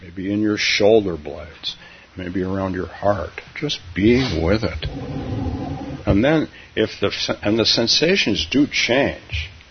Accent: Palo Alto, California, United States; Palo Alto, my hometown in California.

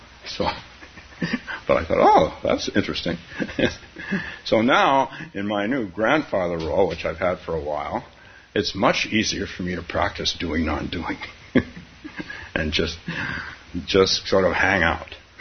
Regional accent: San Francisco, California, United States; Maybe 35 years ago, I took my son to an amusement park in the San Francisco area, my hometown.

